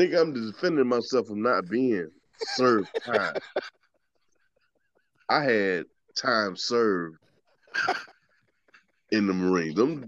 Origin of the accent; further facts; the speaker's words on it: Georgia, United States; I am from Georgia. That is Georgia's son.